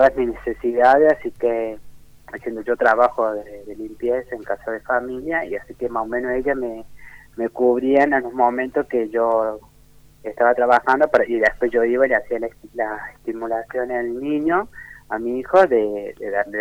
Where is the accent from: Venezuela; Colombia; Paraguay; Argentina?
Argentina; Córdoba; born there; yo nací acá en Córdoba, capital, en el año 1984, así que tengo 36 años.